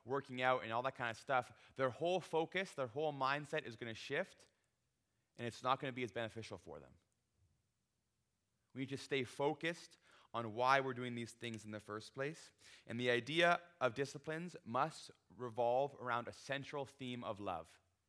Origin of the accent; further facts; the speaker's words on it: Ontario, Canada; So I went to school out in Abbotsford, but I'm from Ontario, so I would go home every Christmas